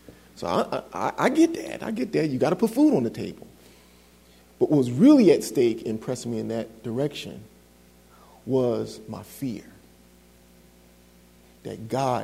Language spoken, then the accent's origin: English; Philadelphia, Pennsylvania, United States; I wanted to get back to Philadelphia because I grew up in Philly. I was real serious about my town. I didn't want to stay away from my town, so I had to live in New Jersey